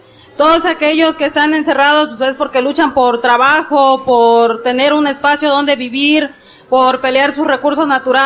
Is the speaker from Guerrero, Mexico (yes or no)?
yes; Guerrero, Mexico; Pues nosotros venimos del estado de Guerrero.